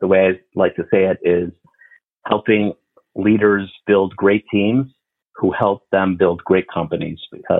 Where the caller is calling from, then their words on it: Chicago, Illinois, United States; Chicago, Illinois.